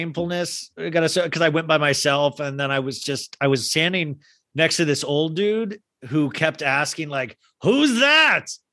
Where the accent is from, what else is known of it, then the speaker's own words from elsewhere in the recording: United States; Of course. I'm an American.